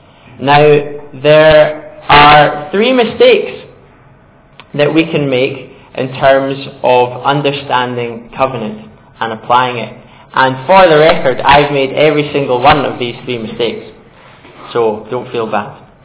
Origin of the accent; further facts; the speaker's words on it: Portree, Scotland, United Kingdom; also born or lived in Staffin / Stirling / Glasgow; I grew up in Staffan from 0 to about 6, and then moved to Portree. The bright lights of Portree, it was like a city to me at the time. And lived here till I was 19